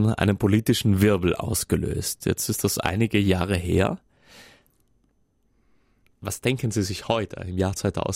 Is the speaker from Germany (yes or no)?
no; Trentino-Alto Adige, Italy; dann sind wir Südtiroler ja sehr sozial engagiert